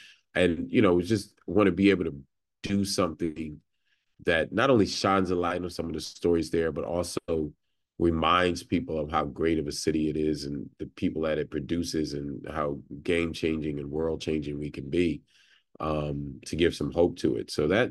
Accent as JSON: {"language": "English", "town": "Philadelphia", "region": "Pennsylvania", "country": "United States", "tie": "born or raised there", "said": "I really want to explore some stories about my hometown, about Philadelphia."}